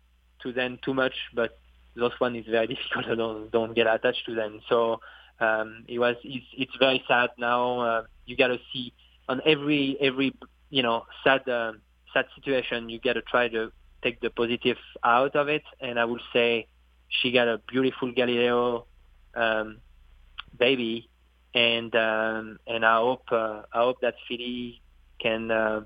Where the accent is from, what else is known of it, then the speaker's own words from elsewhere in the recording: France; English is a second language; moved away as an adult; I came from France. I was 21 years old. You have no family here.